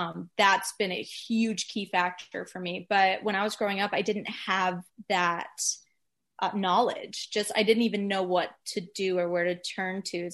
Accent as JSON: {"language": "English", "town": "Atlanta", "region": "Georgia", "country": "United States", "also_born_or_lived": "Florida / New York", "lives_now": "Los Angeles, United States", "said": "I'm from Atlanta, Georgia."}